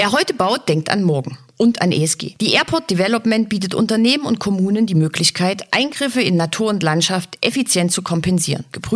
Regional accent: Dresden, Saxony, Germany; So, wir nehmen den Podcast in Dresden auf, meiner Heimatstadt.

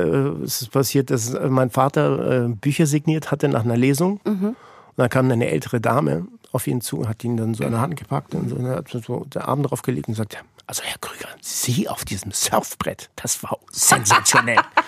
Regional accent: Ticino, Switzerland; ich bin ja in Tessin geboren, am Lago di Lugano. Ich bin tatsächlich Tessiner. Und das ist wirklich meine Heimat.

